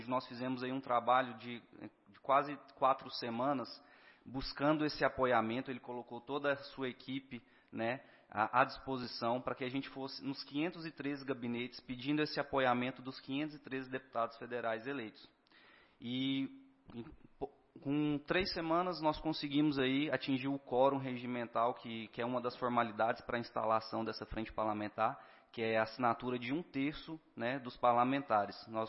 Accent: Anápolis, Goiás, Brazil; Eu sou de Anápolis, então procurei logo ele, né?

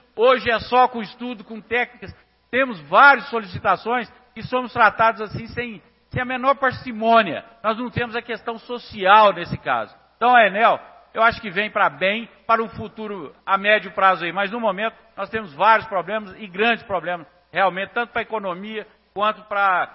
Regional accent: Anápolis, Goiás, Brazil; sou goiano e anapolino.

